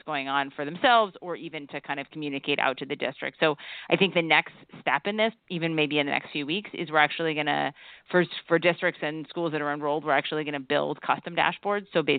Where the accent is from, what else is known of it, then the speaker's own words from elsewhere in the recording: New Haven, Connecticut, United States; I'm from Connecticut. Yeah. From New Haven